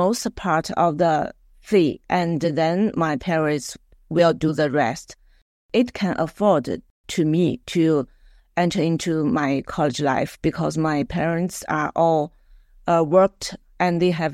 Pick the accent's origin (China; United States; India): China; Lanzhou, Gansu; cuisine, especially the famous Lanzhou beef noodles. If you have a chance, have time, you can go to my hometown to taste it.